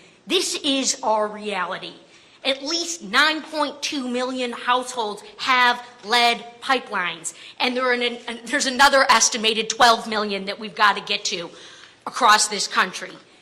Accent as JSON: {"language": "English", "region": "Michigan", "country": "United States", "tie": "born or raised there", "said": "it was an absolutely unbelievable spring and summer in my home state of Michigan"}